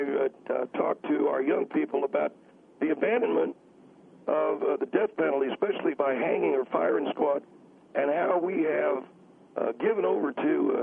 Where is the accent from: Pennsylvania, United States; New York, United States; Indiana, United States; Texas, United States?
Texas, United States; Austin; moved away as an adult; I'm originally from Austin, Texas. … I was actually named after the city I was born in.